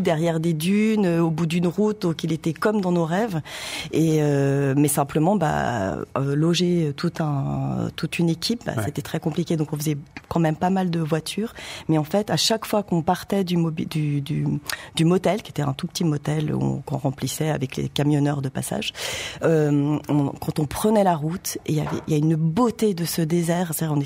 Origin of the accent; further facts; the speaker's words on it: Switzerland; arrêter un pick-up et dire salut, en fait, on est suisse, on aimerait beaucoup vous rencontrer.